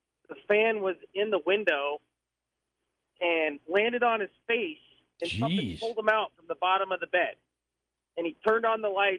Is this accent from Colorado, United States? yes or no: yes; Denver, Colorado, United States; But when I was a kid growing up in Denver, I remember like three black figures coming through the window